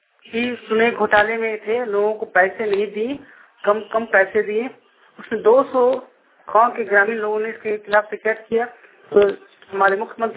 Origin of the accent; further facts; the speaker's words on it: Jharkhand, India; मैं डेंगा पड़ा में रहता हूँ। झारखंड मेरा जिला हो गया, डिस्ट्रिक्ट हो गई, दुमका हमारा जिला हो गया, स्टेट मेरा झारखंड हो गया।